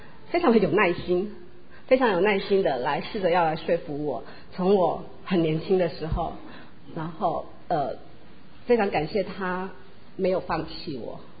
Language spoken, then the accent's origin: Chinese; Taiwan; 我来自台湾呐，我的父母大概就是所谓传统的民间信仰。